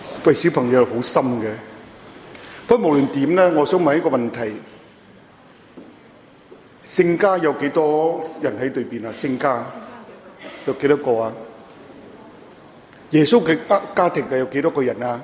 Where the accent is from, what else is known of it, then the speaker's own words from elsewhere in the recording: Hong Kong; born there; 冇錯啦，咁我喺香港出世啊嘛，咁啊日本仔唔係日本人啦、啊，佔領咗香港，咁於是乎咧，我冇機會去讀書